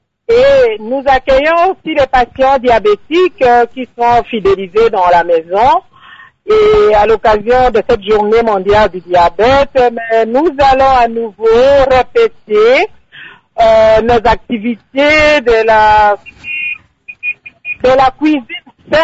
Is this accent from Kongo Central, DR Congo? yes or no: no; Kinshasa, DR Congo; chez nous, à Kinshasa, RDC, spécialement la ville de Kinshasa